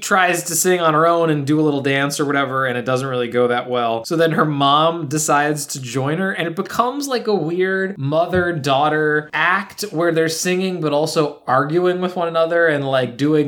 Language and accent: English; Midwest, United States; We're from the Midwest. We have to like cheese.